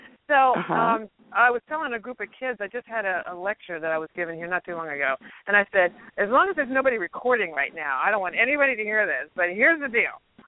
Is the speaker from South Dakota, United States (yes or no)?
no; North Wales, Pennsylvania, United States; Well, I'm from Pennsylvania. North Wales, Pennsylvania is a little town in Montgomery County, which is outside of Philadelphia.